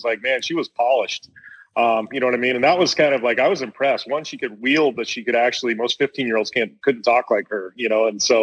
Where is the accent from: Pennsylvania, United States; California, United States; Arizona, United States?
Arizona, United States; She's an Arizona girl and I'm from Arizona.